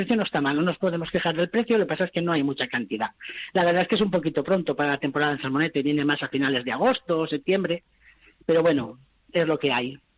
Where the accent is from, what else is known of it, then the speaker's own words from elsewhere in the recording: Oliva, Valencian Community, Spain; Yo soy de Oliva, un pueblecito al lado de Gandía, a 8 kilómetros de Gandía